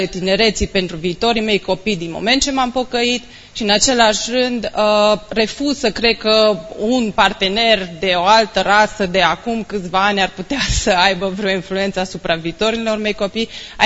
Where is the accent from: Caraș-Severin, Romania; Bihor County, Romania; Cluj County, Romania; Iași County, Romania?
Cluj County, Romania; Cluj; Eu sunt din Cluj, voi fi aici.